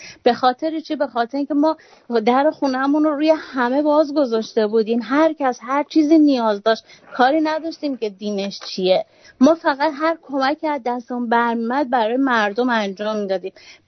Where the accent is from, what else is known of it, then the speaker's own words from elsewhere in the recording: Iran; در وهله اول ما ایرانی هستیم مثل تمام ایرانیای دیگه،